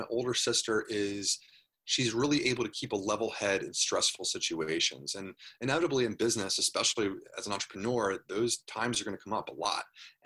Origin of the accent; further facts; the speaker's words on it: Philadelphia, Pennsylvania, United States; From the Philadelphia suburbs.